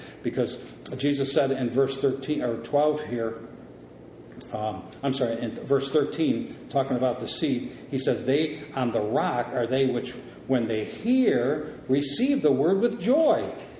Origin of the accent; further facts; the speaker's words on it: Philippines; accent: Philippine; Like I would have talked in my Philippine accent. Okay, praise the Lord. By the way, I'm sorry for my accent.